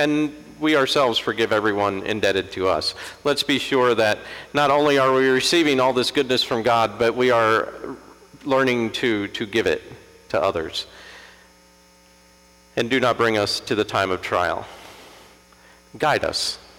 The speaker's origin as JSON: {"language": "English", "region": "Florida", "country": "United States", "tie": "born or raised there", "said": "Irishman growing up in Florida, not a good combination."}